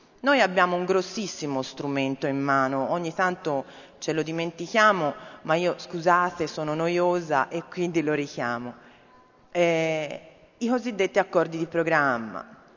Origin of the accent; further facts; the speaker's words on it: Pistoia, Tuscany, Italy; nella mia provincia, io sono di Pistoia